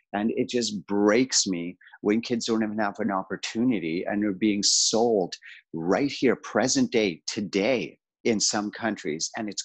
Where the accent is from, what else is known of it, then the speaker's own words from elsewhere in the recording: South Africa; So I'm from South Africa. I grew up under apartheid.